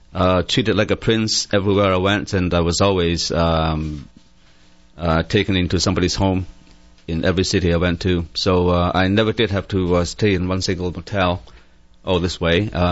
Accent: Canada; I had painted on my car, I am Canadian, boycott my country.

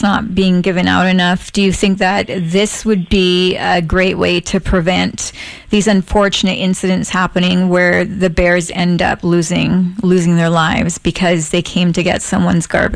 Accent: Port Hardy, British Columbia, Canada; I remember as a child growing up in Port Hardy

